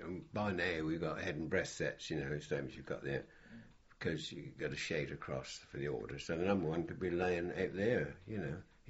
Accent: United Kingdom; because we're British, you know.

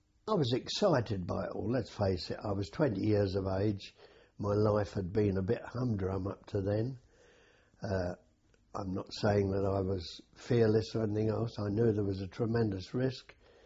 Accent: Abbey Wood, London, United Kingdom; I was born in Abbey Wood, South East London.

